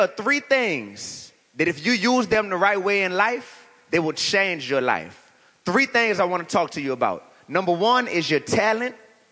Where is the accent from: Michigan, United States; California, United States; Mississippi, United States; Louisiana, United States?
Louisiana, United States; New Orleans; I'm a hip-hop artist. I'm from New Orleans, Louisiana. 504 in the building, definitely.